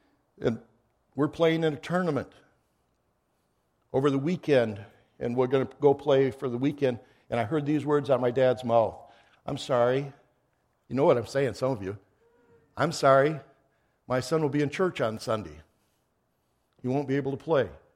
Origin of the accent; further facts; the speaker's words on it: Corunna, Michigan, United States; I was born and raised in Corunna, Michigan. Went to a chapel there, and dad was an elder